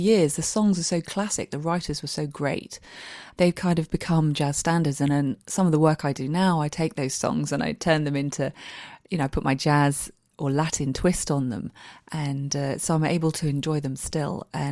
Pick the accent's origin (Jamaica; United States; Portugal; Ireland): Portugal; I am so lucky that my parents worked in Portugal when I was younger. We spent so many carefree days on the beaches and just roaming around